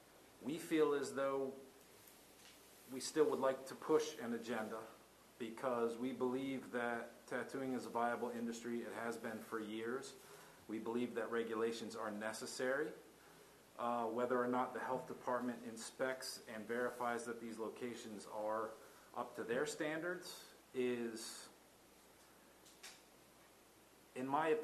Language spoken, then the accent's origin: English; Salisbury, Maryland, United States; I moved to Berlin 5 years ago. I'm from the area. I grew up in Salisbury.